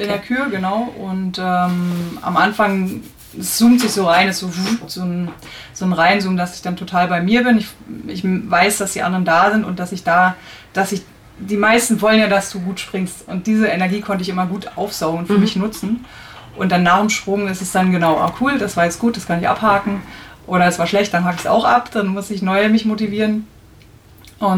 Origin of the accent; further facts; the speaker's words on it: Berlin, Germany; Ich bin im Ostteil der Stadt Berlin groß geworden